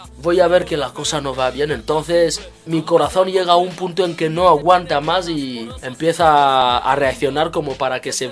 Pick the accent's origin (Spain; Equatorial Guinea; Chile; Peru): Equatorial Guinea; Yo soy de Guinea Ecuatorial